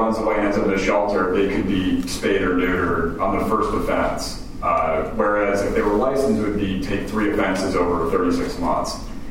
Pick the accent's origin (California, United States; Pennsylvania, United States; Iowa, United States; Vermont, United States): California, United States; I'm not from Kern County. I'm from Contra Costa County, actually, 94597.